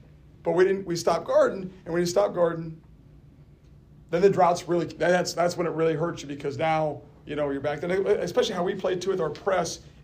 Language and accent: English; Iowa, United States; But growing up in Iowa, obviously, watching those games back in the day.